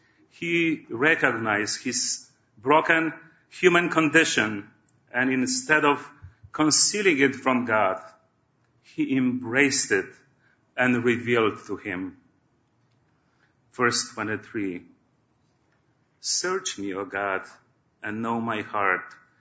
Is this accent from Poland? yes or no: yes; Poland; When I was growing up in Poland, I was rather a shy and sensitive young man